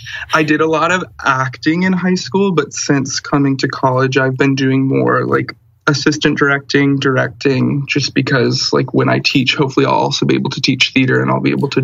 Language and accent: English; Lake Orion, Michigan, United States; Yeah, it's by Auburn Hills, close to Detroit.